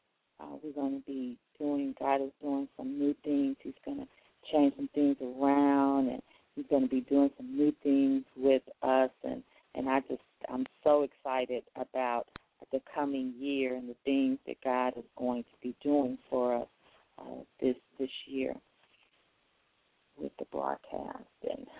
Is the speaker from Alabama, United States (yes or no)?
no; Chicago, Illinois, United States; she is from my hometown, Chicago.